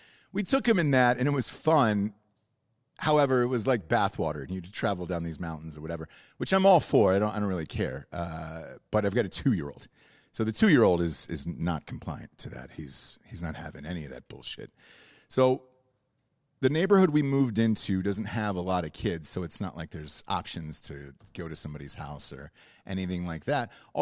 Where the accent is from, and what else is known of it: Georgia, United States; born or raised there